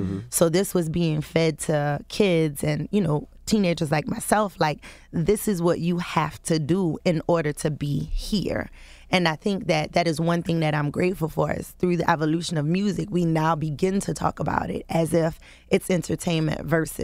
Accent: the South, United States; And then if you also think about it, like, we're from the South.

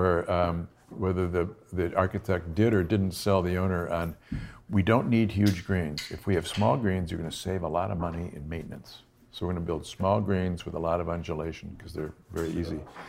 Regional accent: Buffalo, New York, United States; I'm from Buffalo.

